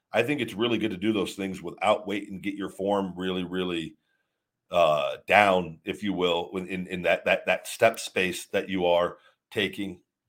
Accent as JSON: {"language": "English", "town": "College Station", "region": "Texas", "country": "United States", "said": "I'm from College Station, Texas."}